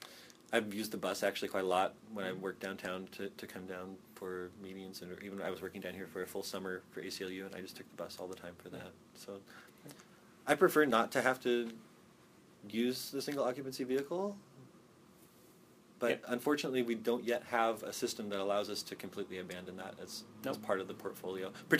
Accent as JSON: {"language": "English", "town": "Corvallis", "region": "Oregon", "country": "United States", "tie": "born or raised there", "said": "Back when I grew up in Corvallis, I used to take that down to the BMX track down there."}